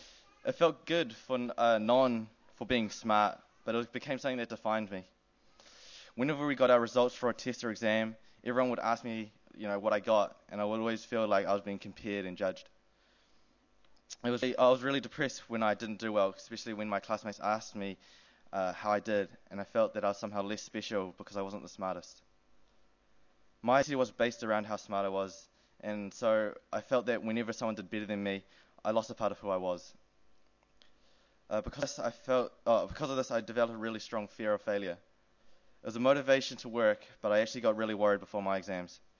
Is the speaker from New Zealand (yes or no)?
yes; Palmerston North, Manawatū-Whanganui, New Zealand; born there; I was born in Palmerston North and I grew up in a Christian family.